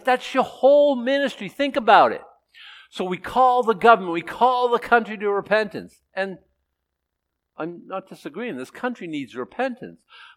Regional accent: Boston, Massachusetts, United States; born there; I've been political my whole life. I was born in Boston, okay?

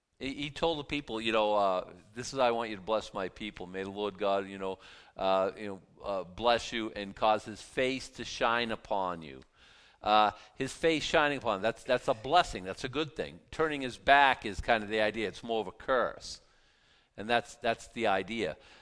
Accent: Boston, Massachusetts, United States; No, I'm from Boston. She's from Albany.

